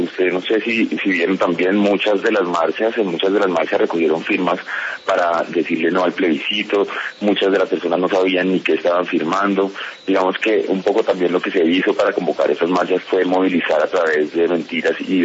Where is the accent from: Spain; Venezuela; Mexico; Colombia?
Colombia; De España, pero yo soy colombiano.